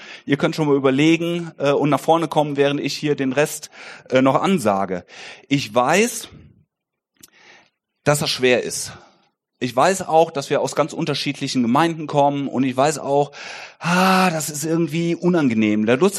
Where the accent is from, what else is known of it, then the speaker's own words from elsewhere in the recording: Bruchmühlen, Lower Saxony, Germany; Ich komme aus Bruchmühlen. Das muss man nicht kennen. Ich sag immer, Ich sag immer, wenn ihr von der Autobahn abfahrt und nach der dritten Kuh links abbiegt, dann sind wir da irgendwo. Das ist wirkliche Landgemeinde.